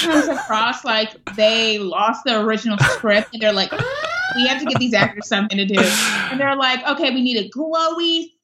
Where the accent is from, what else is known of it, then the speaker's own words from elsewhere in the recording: Chicago, Illinois, United States; I'm a Chicagoan, so I'm going to highlight this.